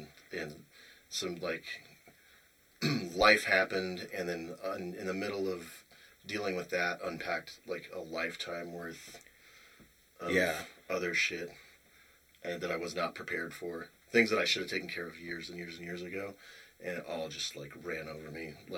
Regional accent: Cheyenne, Wyoming, United States; I was living in, Cheyenne, Wyoming, my hometown.

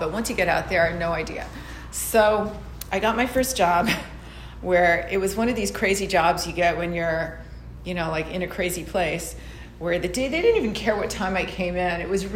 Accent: New York, United States; born there; now in Los Angeles, United States; because I was born in New York, went to school in Washington, D.C., but I have a travel bug.

